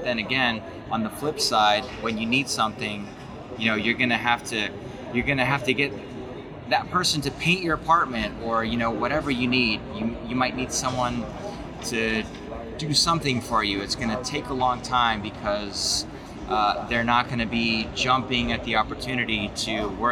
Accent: California, United States; So I grew up in California, basically in a Czech household in California. So we spoke Czech at home and then English with strangers.

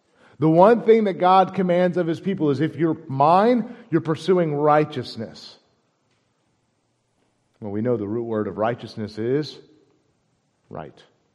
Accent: United States; I'm not from Costa Rica. I'm a part of a different country, a part of a different kingdom, and there's something that makes me different. It's that passport that says you were born in, you're a resident of, you are a member of the United States.

